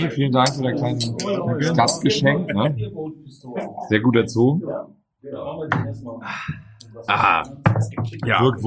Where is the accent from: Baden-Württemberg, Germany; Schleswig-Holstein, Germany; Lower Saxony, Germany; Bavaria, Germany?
Schleswig-Holstein, Germany; Henstedt-Ulzburg; born there; als gebürtiger Hennstedt-Ulzburger war ich sehr überrascht, dass es jetzt ein Pfeffi-Pendant offensichtlich aus Hennstedt-Ulzburg gibt.